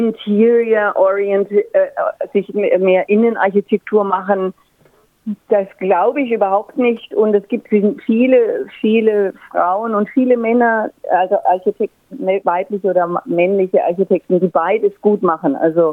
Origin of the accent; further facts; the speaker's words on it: Würzburg, Bavaria, Germany; also born or lived in Frankfurt / Paris / Berlin; Ich komme aus Würzburg, das ist Franken, Norden von Bayern, gehört also noch zu Bayern. Und habe dort auch studiert, habe aber dann in Frankfurt und dann auch in Paris und zum Schluss in Berlin gearbeitet.